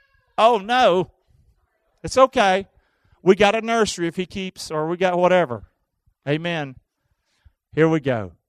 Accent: Rockingham, North Carolina, United States; I want to take you back to my hometown, Rockingham, North Carolina. It's where I was born, where I was raised. Proud of it.

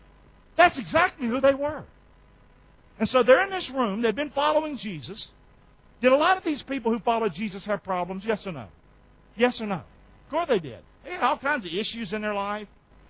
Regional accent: Rockingham, North Carolina, United States; born there; I was born in Rockingham, North Carolina.

